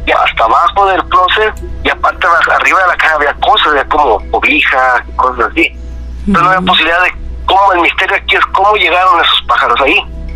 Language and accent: Spanish; Irapuato, Guanajuato, Mexico; Yo soy de Irapuato, Guanajuato.